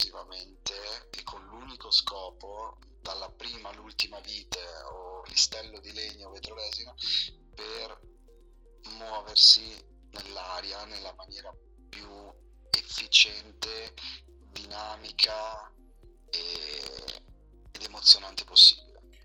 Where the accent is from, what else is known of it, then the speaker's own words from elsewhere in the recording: Leonacco, Friuli-Venezia Giulia, Italy; Io sono friulano, di un paesino in campagna a nord di Udine, si chiama Leonacco, non l'avrai mai sentito, è un paesino proprio molto rurale, molto tranquillo, molto sereno, a nord di Udine, in Friuli.